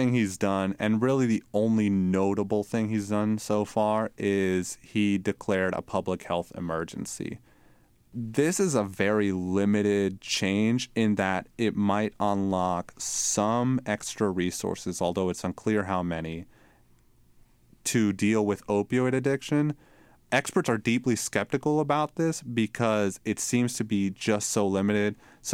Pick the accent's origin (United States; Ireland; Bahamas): United States; Ohio; Yeah, so I'm from Ohio, which is now the state with the second highest drug overdose death rate in the country.